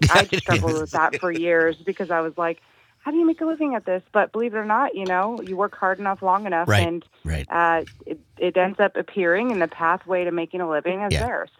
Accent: Oregon, United States; I'm from Oregon originally.

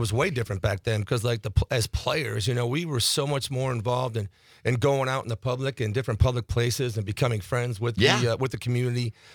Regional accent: Buffalo, New York, United States; And then, you know, I grew up in Buffalo, New York.

